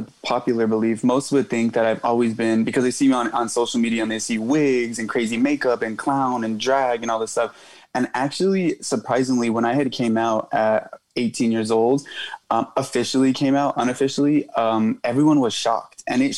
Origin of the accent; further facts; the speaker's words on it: Whittier, California, United States; Growing up in Whittier was really interesting because there's a it's very diverse, even though it's not. Mm-hmm. It's obviously mostly Mexican